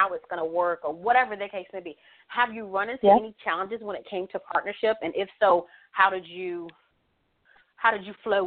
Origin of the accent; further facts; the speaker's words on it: Georgia, United States; My home state.